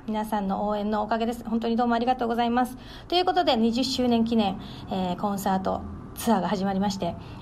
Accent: Ishigaki, Okinawa, Japan; この Me for You という言葉は私のふるさと石垣島でありがとうという意味です。

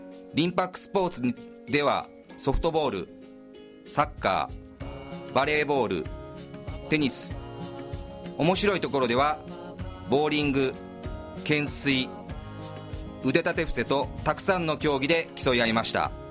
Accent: Maizuru, Kyoto, Japan; 私自身舞鶴で生まれ育ち勤務も舞鶴ということもあり、

